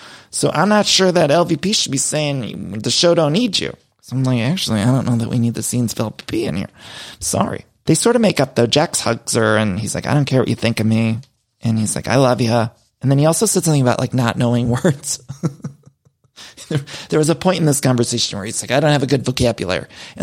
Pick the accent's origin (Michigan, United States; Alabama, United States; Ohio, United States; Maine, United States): Ohio, United States; I mean, Hippie would like Ohio. I'm from Ohio. Hippie would like it there.